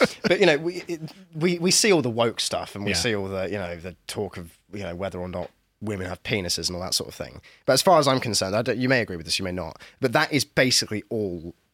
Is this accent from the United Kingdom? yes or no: yes; South East England, United Kingdom; I'm from Kent, very near Canterbury, actually